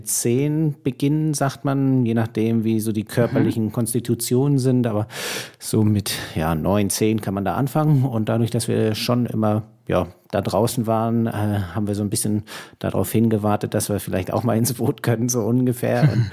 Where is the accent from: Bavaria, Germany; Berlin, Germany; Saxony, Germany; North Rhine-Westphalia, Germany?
Berlin, Germany; also born or lived in Hamburg; in Hamburg wohne, auch eher, sag ich mal, Hamburg zugehörig, aber finde beide Städte top, aber so lange, wie ich in Berlin aufgewachsen bin